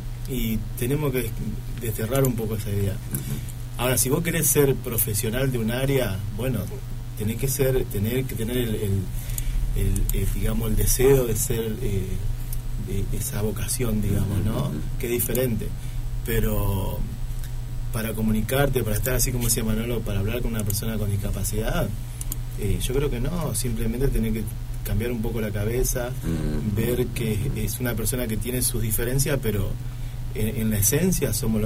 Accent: Paraná, Entre Ríos, Argentina; now in Concordia, Argentina; Cuando yo vine a Concordia, yo vine en el 90, yo soy de Paraná

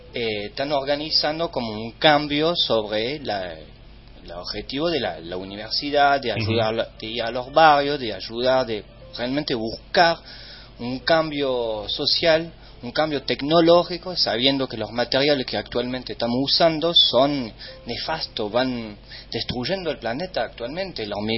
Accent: France; Spanish is a second language; moved away as an adult; now in Argentina; no tengo un acento raro, soy francés, nací allá. Viví hasta los 21 años, estuve estudiando en la Sorbonne, en la economía. Y bueno, vine a este maravilloso país a poder estudiar una carrera que es arquitectura en la UNC.

